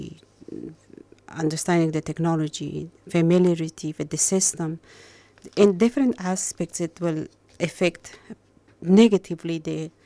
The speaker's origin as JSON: {"language": "English", "country": "Afghanistan", "second_language": "English", "lives_now": "Melbourne, Australia", "said": "I came from Afghanistan as a refugee, and at the moment I'm a representative of Farsi-speaking refugees in the area of Collingwood"}